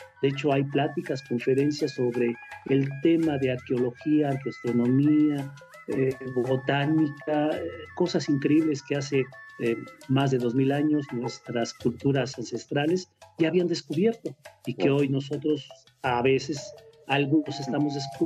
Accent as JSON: {"language": "Spanish", "country": "Mexico", "said": "los únicos que cuidamos esto somos los mexicanos."}